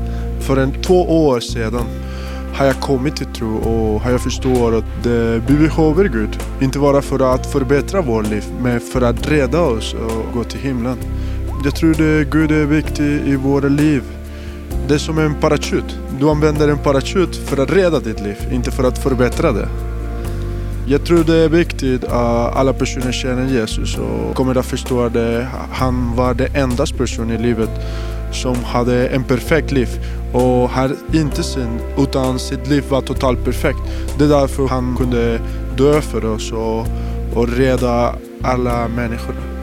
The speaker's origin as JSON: {"language": "Swedish", "country": "Colombia", "second_language": "Swedish", "said": "Jag är från Colombia. Jag hade inte varit kristna hela mitt liv, utan jag var ateister."}